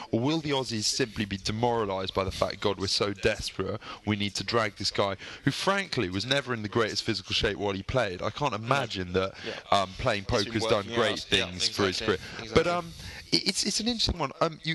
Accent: England, United Kingdom; I think he's that sort of a player that I just don't want to see in that Australian 11 as an Englishman.

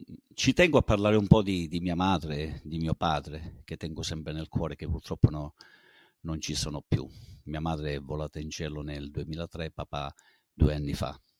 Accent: Luzzi, Calabria, Italy; also born or lived in Cosenza; io sono nato a Cosenza il 2/10/1973, oggi il 2 ottobre ho compiuto 50 anni e niente, vivo a Luzzi da sempre.

